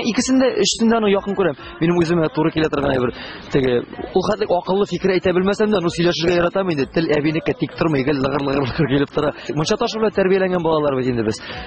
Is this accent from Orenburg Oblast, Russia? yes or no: yes; Bakay, Orenburg Oblast, Russia; Оренбург өлкәсе, Северный районы, Бакай дигән авыл инде ул безнең. Хуҗалык бер 200 илле хуҗалык бардыр инде безнең авылда. Бөтенесе татарлар.